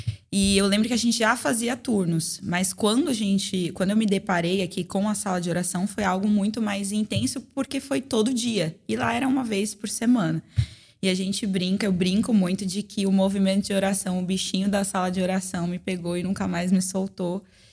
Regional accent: São Paulo, Brazil; moved away; Eu sou natural de São Paulo, eu vim para cá em 2014

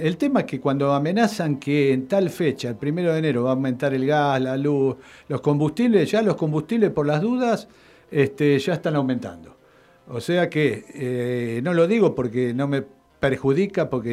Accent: Avellaneda, Buenos Aires Province, Argentina; yo me considero un bonaerense, avellanedense

